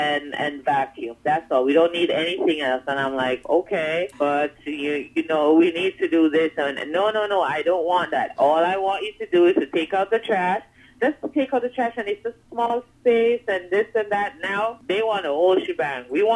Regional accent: Kingston, Surrey, Jamaica; now in Brooklyn, United States; from Kingston, Jamaica

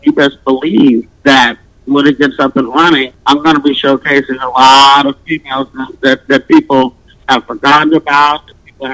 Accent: Arkansas, United States; born there; Because I was born in Arkansas.

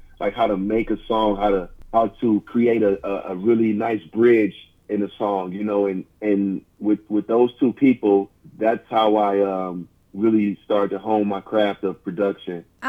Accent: Cleveland, Ohio, United States; now in Oakland, United States; from Cleveland, Ohio, based in Oakland, California right now.

